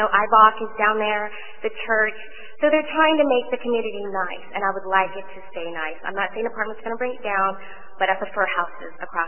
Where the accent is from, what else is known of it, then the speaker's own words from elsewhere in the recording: Flower Mound, Texas, United States; Now, I'm not from Oak Cliff or Dallas. I'm from Flower Mound, where it's nice and beautiful.